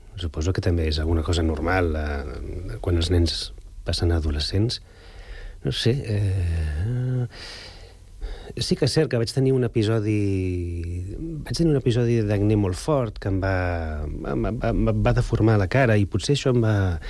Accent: Sant Cugat del Vallès, Catalonia, Spain; Vaig néixer a la Mútua de Terrassa, però... Som d'aquí, la família és d'aquí, de sempre

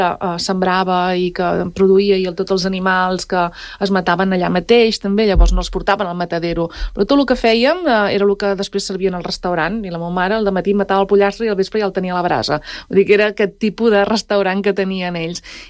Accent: Palau-sator, Catalonia, Spain; sóc de la Bisbal, saps? De l'Empordà, no sé què, tal, no, sóc de Palau-sator, i ara ho dic ben alt, no? I sóc de pagès.

